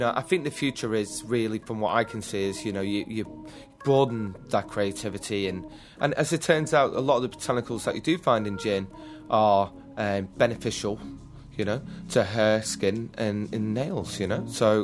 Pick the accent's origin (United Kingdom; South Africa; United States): United Kingdom; England; moved away as an adult; now in Australia; Basically, when I was growing up in England, I wanted to move to Australia.